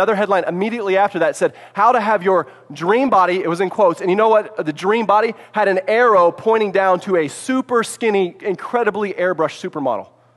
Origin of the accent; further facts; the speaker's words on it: Bolivar, United States; especially in Bolivar where I live, like, tons of people. I grew up in Bolivar. Everybody knows me, right?